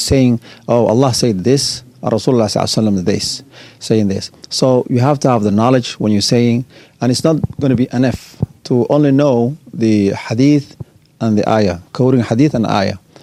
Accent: Somalia; moved away; So we came from Somalia, both of us. Yeah. And he came from north side and I came from the south side.

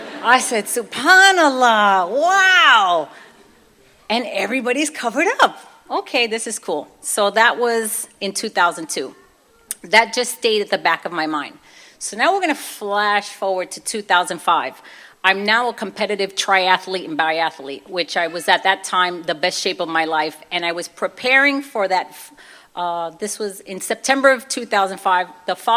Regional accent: Brooklyn, New York, United States; accent: Brooklyn; I was like the only Puerto Rican girl in the Italian neighborhood. And I'm from Brooklyn. So if you could tell a little bit by my accent.

